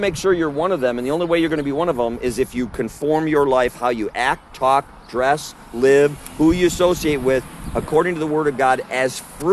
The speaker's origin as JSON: {"language": "English", "region": "Wisconsin", "country": "United States", "said": "We're originally from Wisconsin, and it's frozen up there."}